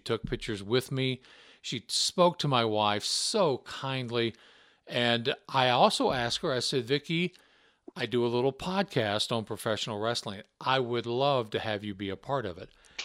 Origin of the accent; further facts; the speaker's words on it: Memphis, Tennessee, United States; Now, growing up in Memphis, Tennessee, as you know, in Tennessee, Jerry Lawler was the king.